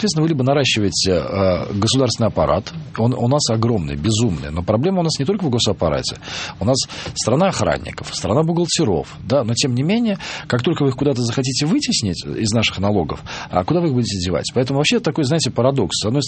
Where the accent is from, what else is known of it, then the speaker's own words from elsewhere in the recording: Moscow, Russia; also born or lived in Saint Petersburg, Russia; я вообще москвич